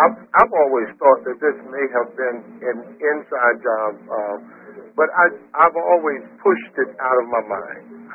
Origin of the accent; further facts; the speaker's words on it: Miami, Florida, United States; I'm from Miami, Florida.